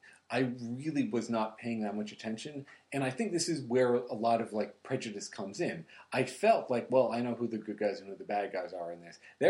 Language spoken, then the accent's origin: English; Ireland; So I'm Irish, and I grew up hearing about all of the troubles going on in Northern Ireland